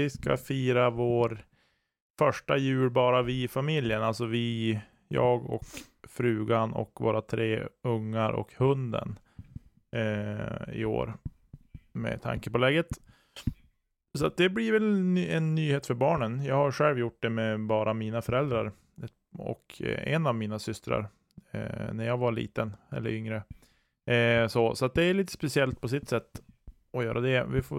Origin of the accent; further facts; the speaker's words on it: Norrland, Sweden; Det är väl det som är synd, tycker jag, som norrlänning, det är att det är ju ingen snö här just nu.